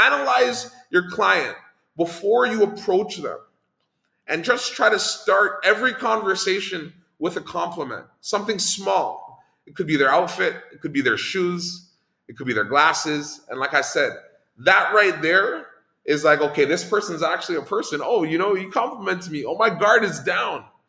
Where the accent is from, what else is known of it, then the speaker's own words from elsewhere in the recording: Toronto, Ontario, Canada; I'm from Toronto.